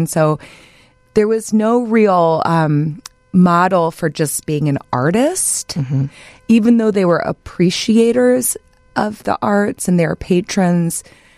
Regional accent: Evanston, Illinois, United States; I'm from Evanston, so there's that angle of just being so happy to be in Chicago.

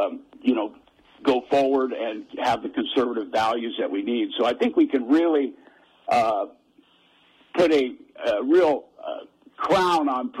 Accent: Kalispell, Montana, United States; You know, I grew up in Kalispell, as you know, and I can tell you that we had a very vibrant timber industry when I was growing up here in the 70s.

